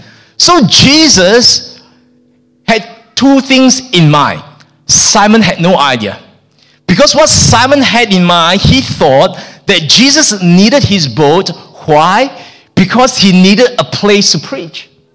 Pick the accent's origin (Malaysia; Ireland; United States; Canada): Malaysia; I'm from Malaysia.